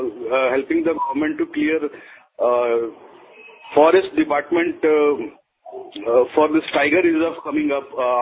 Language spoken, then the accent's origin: English; Kolkata, West Bengal, India; English is a second language; I'm from Kolkata.